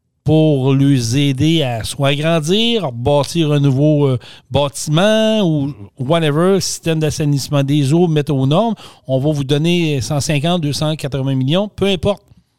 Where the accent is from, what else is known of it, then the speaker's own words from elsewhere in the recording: Vallée-Jonction, Quebec, Canada; Je vais prendre l'exemple de Vallée-Jonction parce que c'est mon patelin.